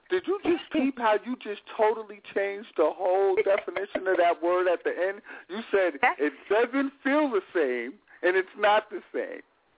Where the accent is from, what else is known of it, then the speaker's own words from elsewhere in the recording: New York City, New York, United States; I took Spanish for a little while, and I grew up in the Bronx